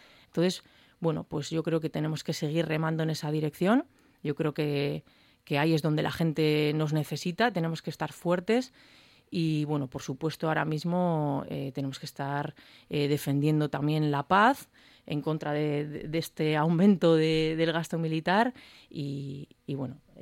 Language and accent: Spanish; Basque Country, Spain; yo además en concreto, que soy de Aiaraldea